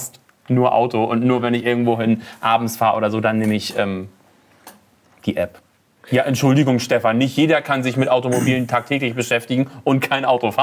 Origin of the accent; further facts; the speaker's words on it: Wismar, Mecklenburg-Vorpommern, Germany; Ich komme aus Wismar und frage mich nicht nach einer Straße.